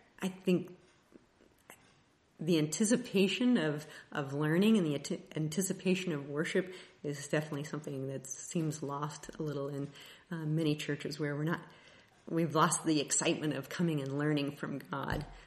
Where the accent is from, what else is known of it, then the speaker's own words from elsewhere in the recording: Kansas City, United States; I am from the Kansas City area.